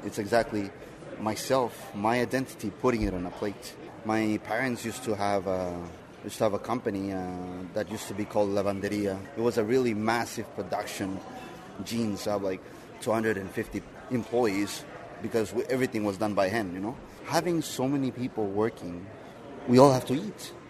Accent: Argentina; also born or lived in Paraguay / Brazil; This is my restaurant, Park. I was originally from Argentina. I grew up in Argentina, Paraguay, and Brazil.

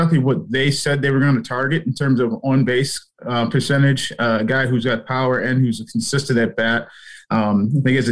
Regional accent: New England, United States; because, I mean, I grew up in New England, so I still follow a lot of stuff.

